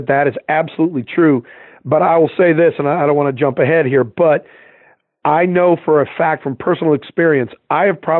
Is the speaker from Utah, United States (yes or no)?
no; Boston, Massachusetts, United States; And it's probably because I'm from Boston, and you know, the northern attitude may rub some people the wrong way